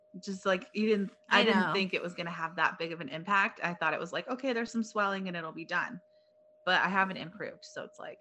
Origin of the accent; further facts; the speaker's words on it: Barstow, California, United States; I grew up in Barstow. From like 1991 to like 97.